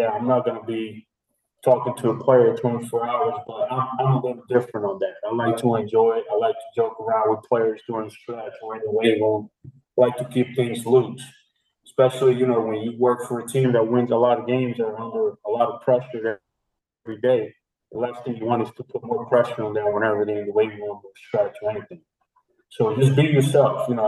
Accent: Dominican Republic; English is a second language; now in United States; I learned that my first spring training in the United States. I was a kid from the Dominican, show up to stretch, and I didn't know where like place the cones right

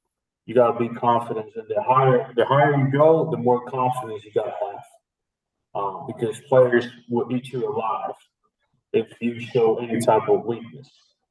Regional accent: Dominican Republic; English is a second language; now in United States; I learned that my first spring training in the United States. I was a kid from the Dominican, show up to stretch, and I didn't know where like place the cones right

